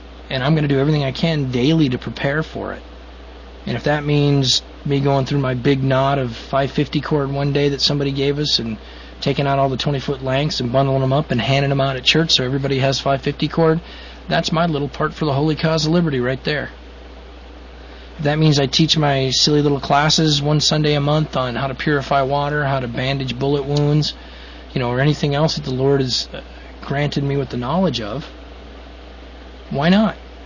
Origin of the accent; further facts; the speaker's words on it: Colorado, United States; also born or lived in South Weymouth, Massachusetts; In reality, I was born in South Weymouth, Massachusetts. I was born in a hospital in Boston. And my family was living in South Weymouth, you know, way back then in the last century. So I'm a Yankee. But I was raised from the age 5 off and on in Colorado